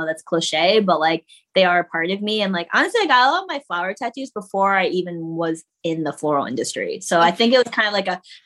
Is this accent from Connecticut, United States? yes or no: yes; Connecticut, United States; I mean, I grew up in Connecticut and she still lives there.